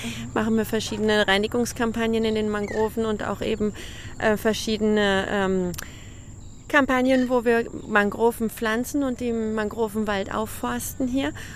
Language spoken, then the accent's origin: German; Frankfurt, Hesse, Germany; now in Colombia; Ja, ich komme aus Frankfurt. Ich bin seit 15 Jahren hier in Kolumbien.